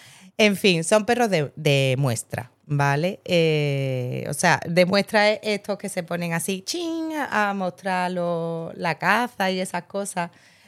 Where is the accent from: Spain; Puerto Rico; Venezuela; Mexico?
Spain; Seville, Andalusia; yo también paso calor en Sevilla y no vengo de Siberia. Claro. Llevo aquí toda la vida.